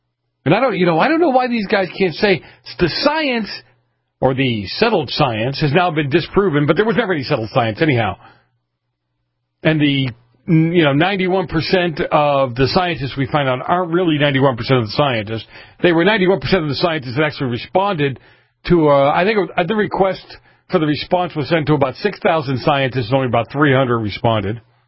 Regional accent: Massachusetts, United States; accent: Boston; That's my Boston accent kicking in.

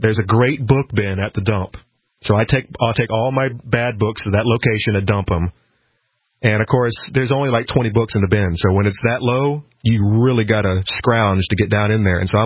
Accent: the South, United States; now in New Hampshire, United States; And we're both from the South, too.

